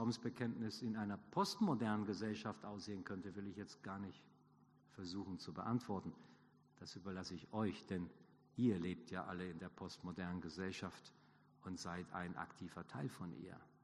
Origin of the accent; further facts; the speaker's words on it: Hanover, Lower Saxony, Germany; Als Hannoveraner würde ich dann Herrn Leibniz daneben stellen.